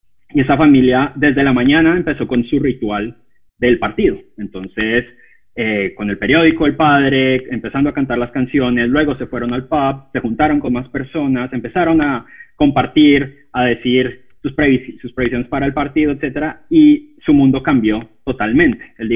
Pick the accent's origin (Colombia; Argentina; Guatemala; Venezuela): Colombia; yo soy colombiano y yo me fui con mi padre al Mundial de Brasil 2014